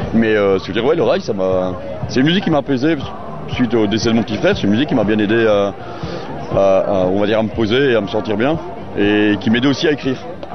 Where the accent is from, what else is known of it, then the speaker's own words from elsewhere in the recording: Brussels, Brussels-Capital Region, Belgium; parce que j'ai grandi à Bruxelles